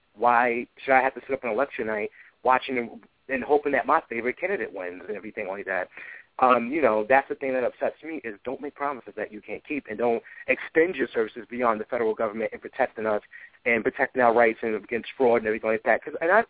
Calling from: New York, United States; I'm calling from New York, Westchester.

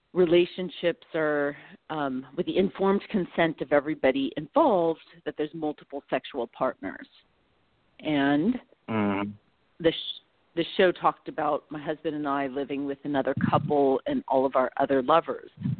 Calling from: San Diego, California, United States; Doing good. I'm calling in from San Diego.

